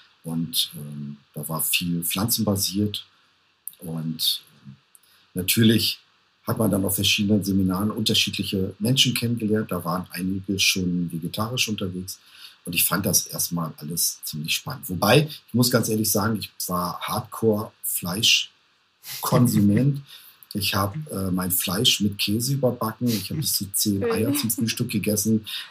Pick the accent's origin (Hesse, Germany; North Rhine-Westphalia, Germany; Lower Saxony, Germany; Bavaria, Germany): North Rhine-Westphalia, Germany; Münster; ich komme aus Münster, bin 53 Jahre